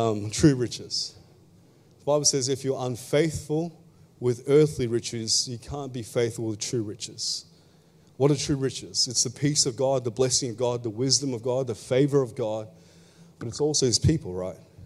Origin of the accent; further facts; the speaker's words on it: Philippines; not the Filipinos, the Philippians, I'm Filipino.